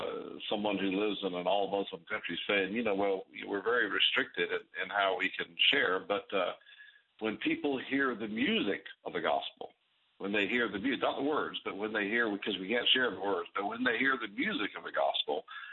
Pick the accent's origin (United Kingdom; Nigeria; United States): Nigeria; also born or lived in Ghana; I was raised, Susie, I was raised in Nigeria and Ghana.